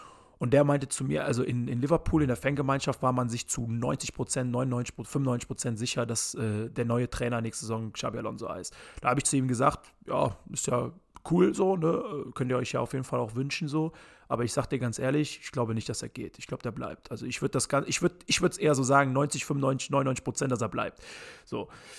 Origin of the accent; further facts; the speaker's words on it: Leverkusen, North Rhine-Westphalia, Germany; Mein Gott, ne, wir kommen halt aus Leverkusen, wir kennen ein paar Leute so.